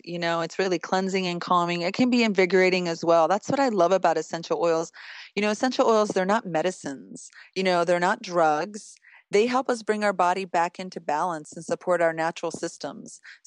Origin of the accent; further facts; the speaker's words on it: Finland; You know, I come from a European country, Northern Europe. I'm from Finland.